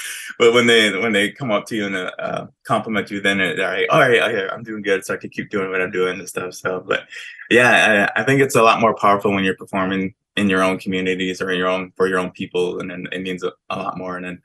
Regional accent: Los Angeles, California, United States; And then growing up in Los Angeles, there's like a huge, like a melting pot of cultures.

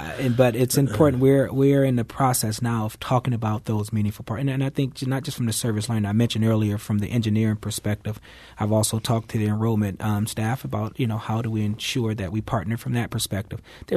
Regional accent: Midwest, United States; I am, like I said, born and raised in the Midwest, and so it's been an extremely welcoming community

